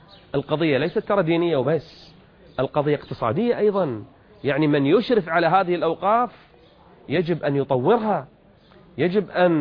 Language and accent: Arabic; Qatar; عندنا في قطر نفس الشيء